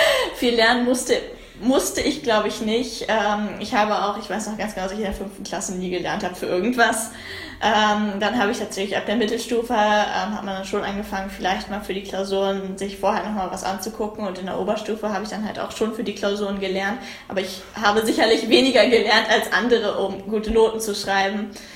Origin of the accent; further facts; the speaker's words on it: Peine, Lower Saxony, Germany; ich komme aus Peine, bin 14 Jahre alt